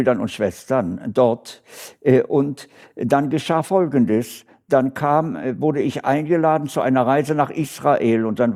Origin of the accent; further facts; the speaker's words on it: Berlin, Germany; dass ich in meine Heimatstadt mich versetzen lasse.